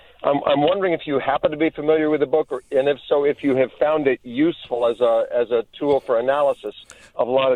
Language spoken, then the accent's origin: English; the South, United States; I grew up white in the South in the 50s and 60s.